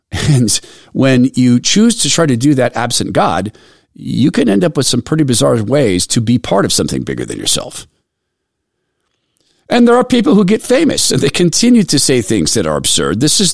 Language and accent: English; Spokane, Washington, United States; And I grew up in Spokane, Washington, and I had to ask my mom, why does she talk that way?